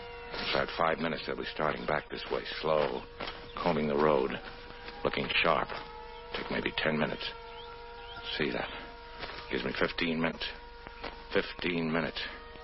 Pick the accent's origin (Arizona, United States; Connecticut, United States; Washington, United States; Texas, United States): Arizona, United States; Maricopa